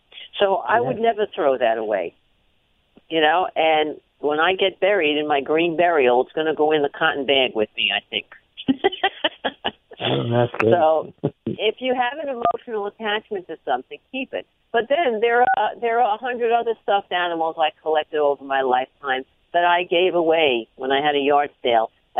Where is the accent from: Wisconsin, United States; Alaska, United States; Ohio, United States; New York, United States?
New York, United States; The Bronx; born there; And my Czechoslovakian grandfather went to one of these carnivals in the Bronx. I was born in the Bronx.